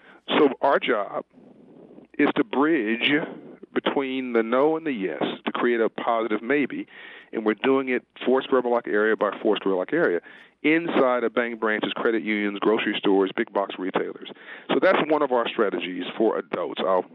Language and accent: English; Compton, California, United States; When I grew up in Compton, my mother told me she loved me. My dad owned his own business.